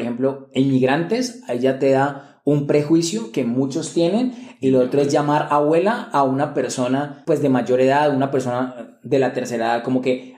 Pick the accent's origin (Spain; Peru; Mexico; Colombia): Colombia; las elecciones que se vienen dentro de un año en mi país, en Colombia